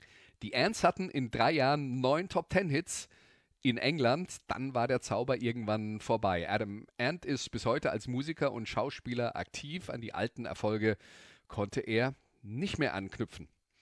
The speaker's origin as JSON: {"language": "German", "region": "Rhineland-Palatinate", "country": "Germany", "said": "Auf dem Jahrmarkt, oder bei uns in der Pfalz Kerwe genannt, gab es einen Stand mit Singles"}